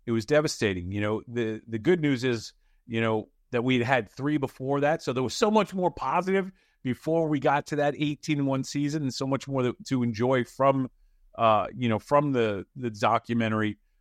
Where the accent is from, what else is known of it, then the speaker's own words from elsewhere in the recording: New York, United States; I'm from New York, and I grew up a Giants fan.